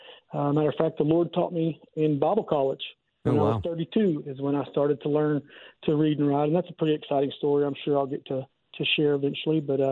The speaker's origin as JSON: {"language": "English", "region": "Arkansas", "country": "United States", "tie": "born or raised there", "said": "So I grew up in Central Arkansas."}